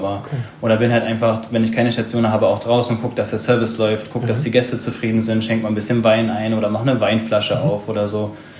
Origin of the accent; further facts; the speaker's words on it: Berlin, Germany; komme gebürtig aus Berlin, habe da meine Ausbildung gemacht in einem Hotel oder als Hotelfachmann